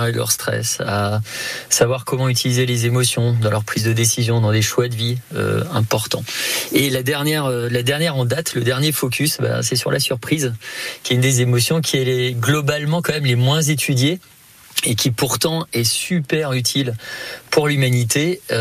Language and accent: French; Colmar, Grand Est, France; born there; je suis né à Colmar, je suis un Alsacien qui aujourd'hui professe un petit peu partout, et notamment à Lyon.